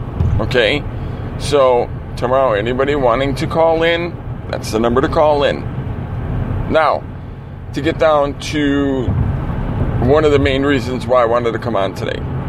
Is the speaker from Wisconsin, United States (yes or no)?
no; Chicago, Illinois, United States; I mean, I live in Chicago. Well, not so much a city anymore, but I'm from Chicago.